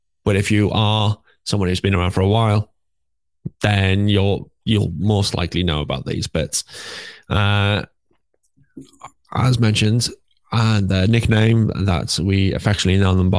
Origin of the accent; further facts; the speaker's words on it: United Kingdom; and we're British, so we don't work in Fahrenheit.